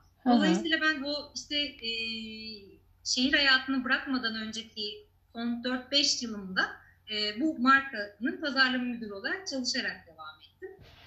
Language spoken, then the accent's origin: Turkish; İzmir, Turkey; biz hani İzmir kökenliyiz, orada büyüdüm, doğdum, okudum vesaire. Baba tarafı Muğlalı